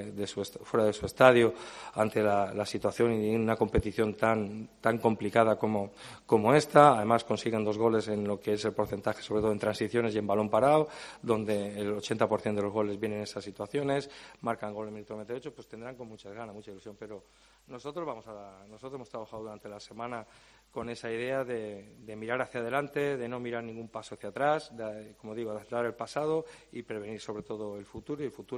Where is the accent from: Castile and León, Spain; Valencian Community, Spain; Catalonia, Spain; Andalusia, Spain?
Valencian Community, Spain; Castellón; born there; yo soy nacido en Castellón y soy adoptado en Málaga.